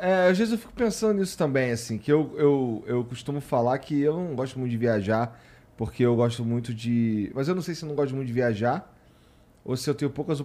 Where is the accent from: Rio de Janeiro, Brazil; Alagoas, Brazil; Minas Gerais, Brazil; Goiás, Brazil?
Rio de Janeiro, Brazil; Eu sou do Rio. Aí, enquanto morava no Rio, tinha alguns eventos que eu precisava vir aqui em São Paulo.